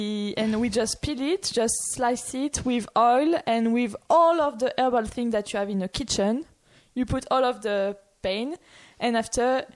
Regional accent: Auvergne-Rhône-Alpes, France; English is a second language; because I come from Savoie.

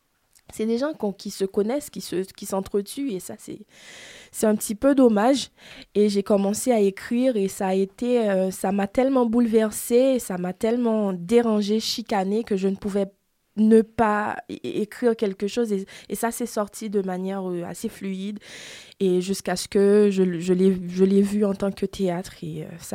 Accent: Haiti; je suis haïtienne et j'écris du théâtre

